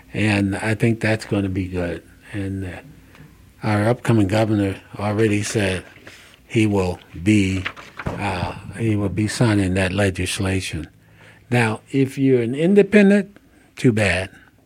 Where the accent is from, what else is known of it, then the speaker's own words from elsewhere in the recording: New Jersey, United States; You know, I grew up in New Jersey.